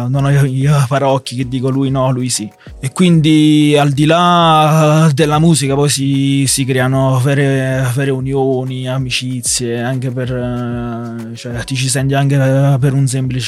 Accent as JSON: {"language": "Italian", "country": "France", "tie": "born or raised there", "second_language": "Italian", "said": "in Francia ho avuto pochi amici, ma proprio francesi. Tutta la mia vita, cioè, sono cresciuto con gli arabi, turchi"}